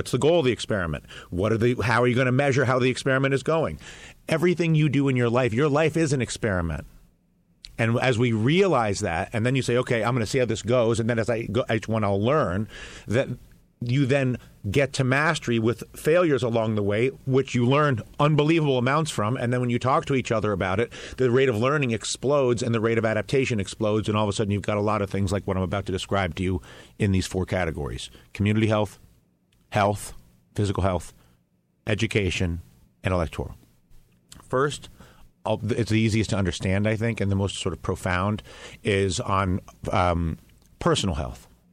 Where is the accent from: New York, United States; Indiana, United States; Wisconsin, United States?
New York, United States; Saranac Lake; also born or lived in California / Colorado; my hometown of Saranac Lake, which is 6,000 people. It's about an hour south of Canada. And it's in addition to some time out in California and Colorado in my early childhood where I grew up. It's a small town in America.